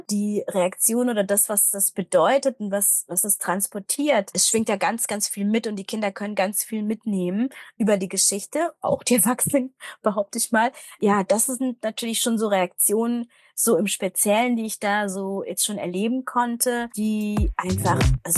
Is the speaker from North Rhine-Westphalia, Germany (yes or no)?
no; Berlin, Germany; Ja, ich komme aus Berlin oder lebe in Berlin.